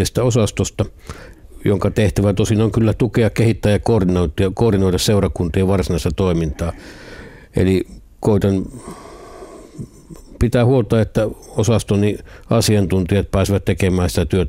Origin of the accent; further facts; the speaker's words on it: Mikkeli, South Savo, Finland; now in Helsinki, Finland; On hiihtomaastot on siellä kotipuolessa Mikkelissä, ja kun viikot menee Helsingissä töissä